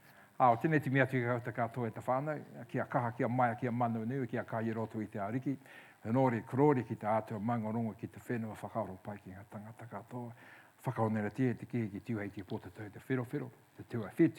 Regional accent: England, United Kingdom; includes me as an Englishman. Because I'm English, I'm an Englishman.

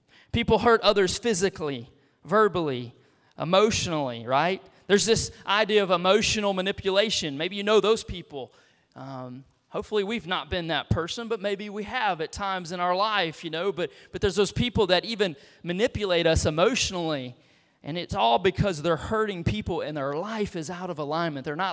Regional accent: Beaumont, Texas, United States; also born or lived in Fresno, California; I was born in Fresno, California. But as soon as I was released from the hospital, my parents from Beaumont, Texas, were there in Fresno to pick me up at the hospital, and we got on a plane and headed to Texas.

